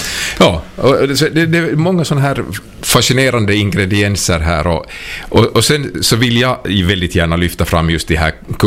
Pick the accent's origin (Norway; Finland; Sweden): Finland; Ostrobothnia; hela vår identitet som österbottningar så handlar ju om det här med stort och smått.